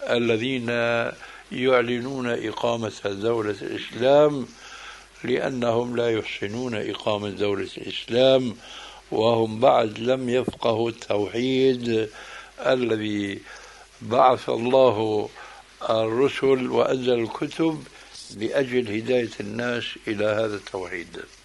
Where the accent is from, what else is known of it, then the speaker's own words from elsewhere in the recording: Syria; هناك نكتة سورية تروى، وهي زعموا بأن رجلا من الأكراد، يضرب المثل عندنا في سوريا